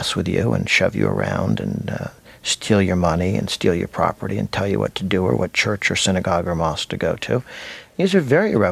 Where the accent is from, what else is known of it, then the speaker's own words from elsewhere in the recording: United States; Well, the good thing about being an American conservative is that you can be both traditionalist and revolutionary